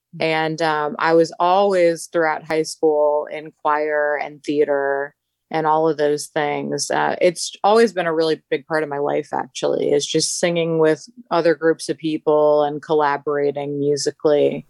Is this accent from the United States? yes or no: yes; Hammond, Indiana, United States; Okay, so born and raised Hammond, Indiana